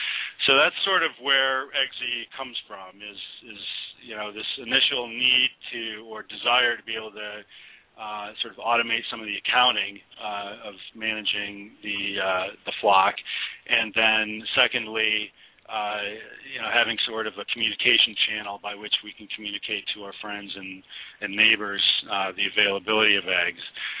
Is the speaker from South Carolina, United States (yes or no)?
no; Detroit, Michigan, United States; moved away as an adult; now in Brooklyn, United States; I'm originally from Detroit, but then moved to New York City to go to graduate school, and that's where she and I met.